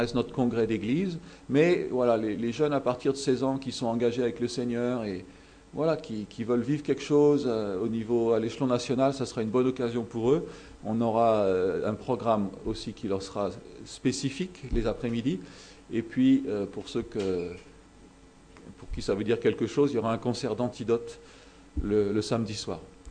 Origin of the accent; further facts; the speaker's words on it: Bagnols-sur-Cèze, Occitanie, France; je viens de Bagnols-sur-Cèze, dans le Gard.